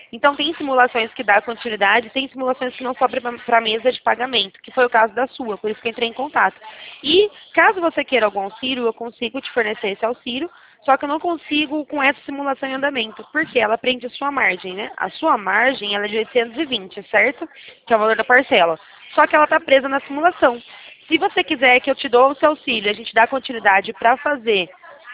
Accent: Campinas, São Paulo, Brazil; Eu sou de Campinas, interior de São Paulo

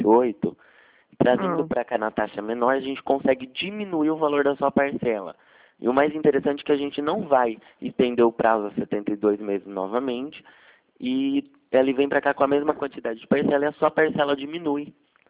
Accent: Piracicaba, São Paulo, Brazil; sou de Piracicaba, na verdade.

